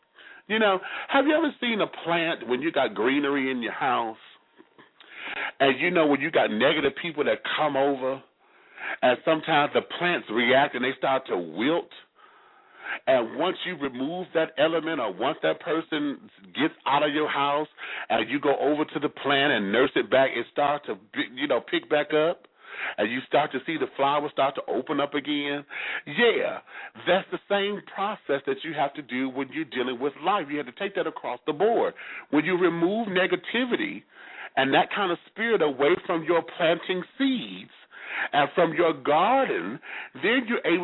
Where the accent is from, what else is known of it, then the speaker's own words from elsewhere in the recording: Detroit, Michigan, United States; And over there in my hometown of Detroit, Michigan, and I hope to see you soon.